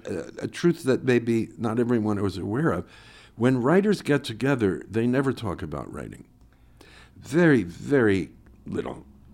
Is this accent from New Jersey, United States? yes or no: yes; Newark, New Jersey, United States; I grew up in New Jersey. I was born in Newark and grew up in the suburbs around Newark and then wound up in Newark towards the end of my high school days. So very close to New York.